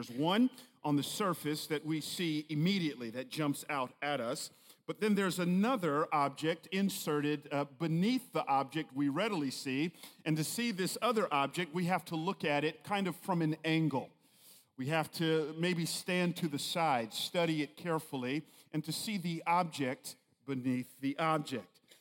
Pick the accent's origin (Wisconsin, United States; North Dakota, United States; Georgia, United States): Georgia, United States; Atlanta; I grew up in Atlanta, go Hawks, it ain't looking good, but I grew up in Atlanta, so it takes one to know one